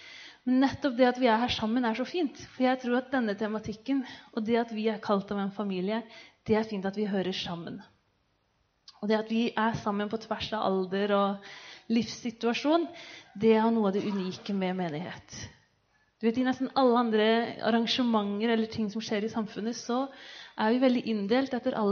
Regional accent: Kristiansand, Agder, Norway; accent: Hannevikåsen dialect; for jeg kommer fra Hannevikåsen. Jeg har den veldig særegne Hannevikåsen-dialekten, som dere hører. Men altså kristiansander, og har gått på Oksvik videregående, og brukt mye ungdomstiden min på Flekkerøya, faktisk.

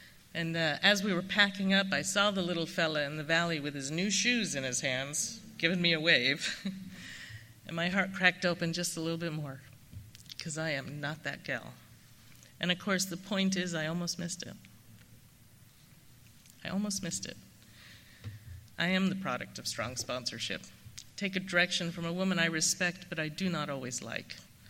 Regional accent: London, United Kingdom; Now, I grew up in London.

